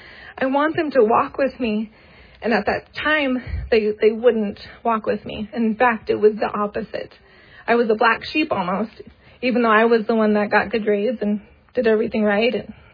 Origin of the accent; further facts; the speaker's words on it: California, United States; born there; I was born in California in the Bay Area to awesome parents that it was a broken home.